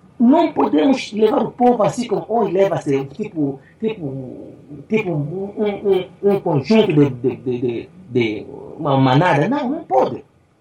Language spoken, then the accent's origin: Portuguese; Angola; Porque nós angolanos somos especiais. Nós somos angolanos.